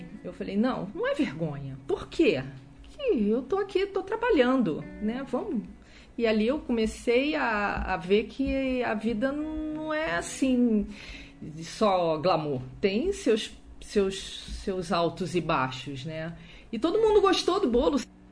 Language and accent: Portuguese; Rio de Janeiro, Brazil; moved away as an adult; now in São Paulo, Brazil; Tenho 55 anos, sou carioca, morava no Rio de Janeiro e viemos para São Paulo tem 18 anos.